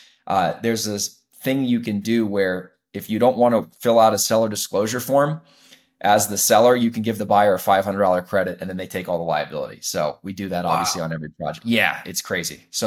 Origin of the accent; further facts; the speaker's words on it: New York, United States; So the main thing I will tell you is that I am originally from New York. So I grew up there. I started the business when I used to live there.